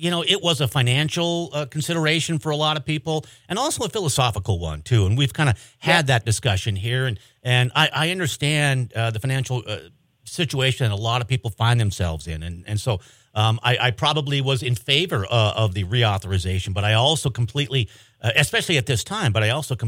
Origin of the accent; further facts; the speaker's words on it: Montana, United States; Montana is changing. And that's hard, I think, for like, you grew up here, I grew up here.